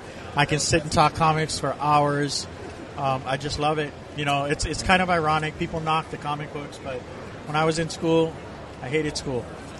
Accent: Hawaii, United States; now in Kona, United States; Matter of fact, I'm originally from Maui, so I started at the old Kahului swap meet back in the day.

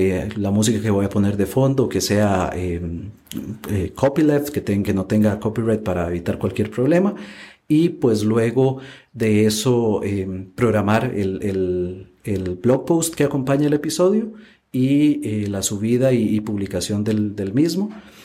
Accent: Heredia, Costa Rica; Yo soy de Costa Rica, soy costarricense y vivo acá en Costa Rica, en la provincia de Heredia.

